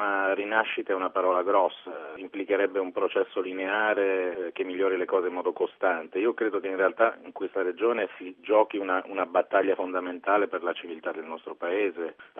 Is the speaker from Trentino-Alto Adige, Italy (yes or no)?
no; Calabria, Italy; Siamo diventati tutti più brutti e più razzisti, non solo come calabresi